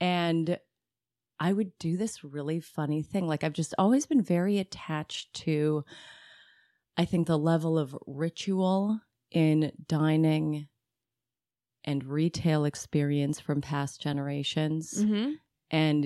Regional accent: San Francisco, California, United States; as a child growing up in San Francisco

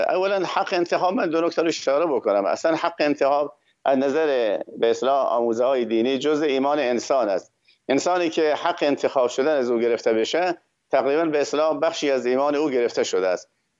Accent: Iran; ما ایرانی هستیم، بالاخره ما از کشورهای دیگر از جاهای دیگری نیومده، ما مال این سرزمین هستیم

